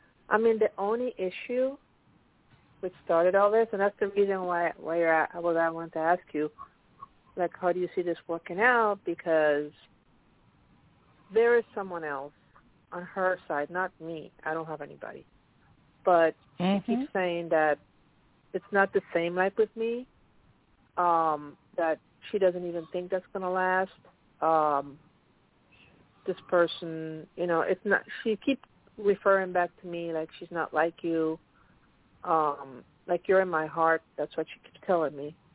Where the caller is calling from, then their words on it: Pennsylvania, United States; In Pennsylvania.